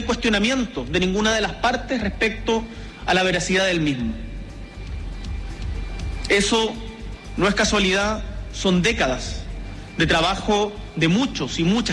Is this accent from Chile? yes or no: yes; Chile